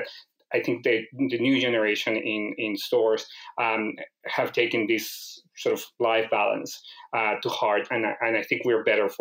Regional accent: New York, United States; I would say also it has to do with being a New Yorker. And, you know, now that I'm not a New Yorker

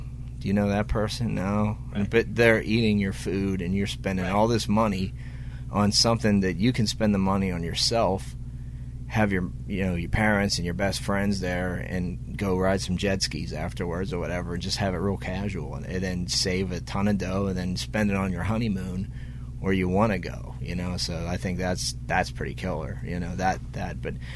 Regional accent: Pittsburgh, Pennsylvania, United States; we played Pittsburgh, my hometown, 2 days ago.

